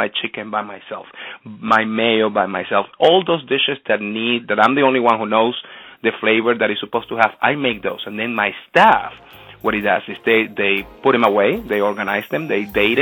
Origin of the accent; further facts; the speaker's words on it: Venezuela; I am from Venezuela. I was born in Venezuela and raised there.